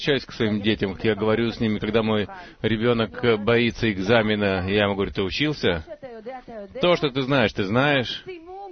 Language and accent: Russian; Beersheba, Southern District, Israel; из Бершевы.